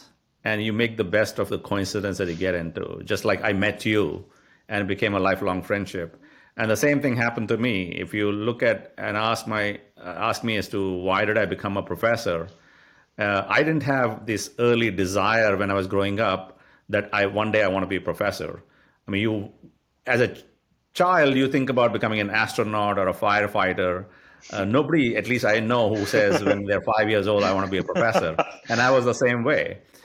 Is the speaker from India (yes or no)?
yes; India; I grew up in India, and I went to the typical colleges in India.